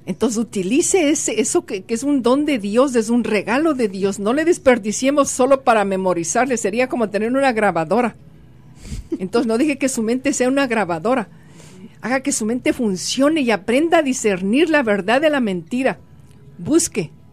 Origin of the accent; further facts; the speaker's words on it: Ecuador; Yo vengo del Ecuador, y ahí yo no había oído nunca salir de la masonería.